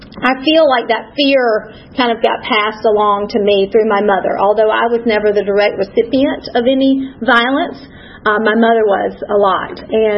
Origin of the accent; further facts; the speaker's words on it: Columbus, Georgia, United States; born there; And I was born in Columbus, Georgia, so not too far from here, about 100 miles south. I'm an only child.